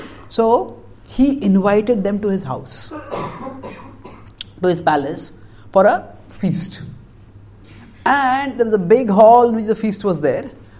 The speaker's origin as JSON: {"language": "English", "country": "India", "second_language": "English", "said": "And many times Indians are, I'm Indian, but sorry, but Indians sometimes make a massacre of grammar."}